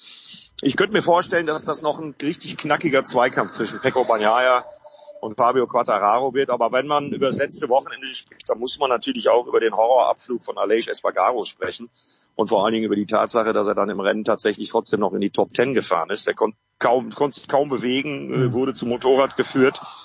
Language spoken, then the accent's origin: German; North Rhine-Westphalia, Germany; born there; now in Bremen, Germany; ich bin ja gebürtiger Sauerländer